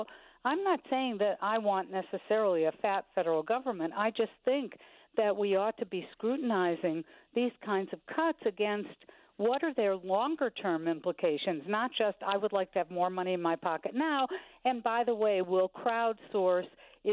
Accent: Massachusetts, United States; Massachusetts, my home state, my home region, other places that are innovation hubs around the country

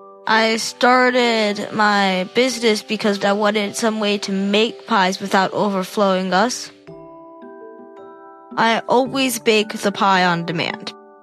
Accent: Alabama, United States; from Alabama, and I'm 12.

